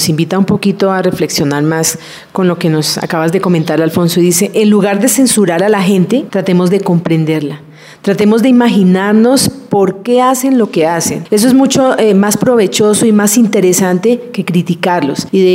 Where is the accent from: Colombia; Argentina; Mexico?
Colombia; de que esto puede ser positivo para nosotros como colombianos.